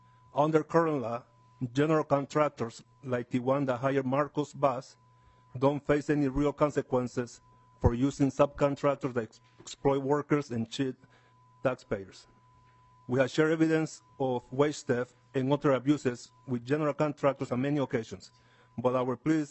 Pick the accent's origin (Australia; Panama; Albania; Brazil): Panama; English is a second language; moved away as an adult; now in Hugo, United States; I'm originally from Panama, and my wife is from Minnesota, and we now live in Hugo.